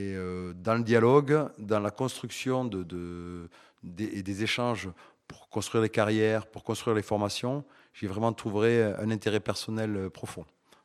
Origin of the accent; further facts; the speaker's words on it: Toulouse, Occitanie, France; je suis né à Toulouse il y a un peu plus de 50 ans et que j'ai fait mes études pas très loin d'ici, au lycée Pierre de Fermat.